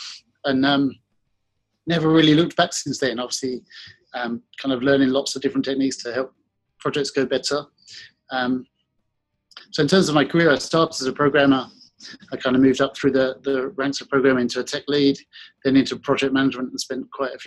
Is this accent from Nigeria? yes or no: no; South East England, United Kingdom; accent: slightly Australian; Yeah, so, I'm from Kent in England, and I have a little bit of Australian accent after spending a couple of years there